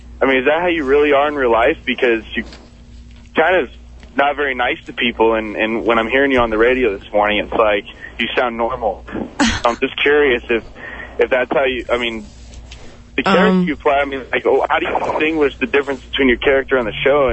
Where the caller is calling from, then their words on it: Phoenix, Arizona, United States; Actually, I'm from Phoenix. I'm a freaking huge fan of the show.